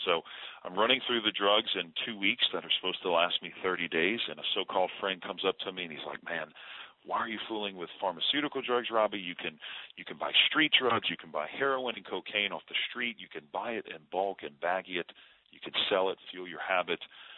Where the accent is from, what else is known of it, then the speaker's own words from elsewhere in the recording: New Orleans, Louisiana, United States; When I grew up in New Orleans, Louisiana. I had really good parents. We went to the Roman Catholic Church, half Italian, so we were very religious.